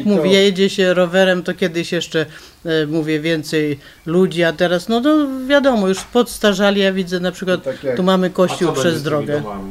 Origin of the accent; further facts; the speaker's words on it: Lublin Voivodeship, Poland; bo ja z Lubelskiego pochodzę